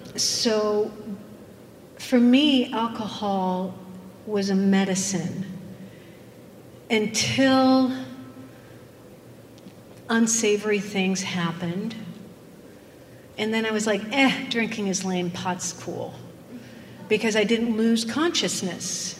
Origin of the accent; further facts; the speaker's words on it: Paris, Île-de-France, France; I grew up in Paris, which is why I knew how to say bûche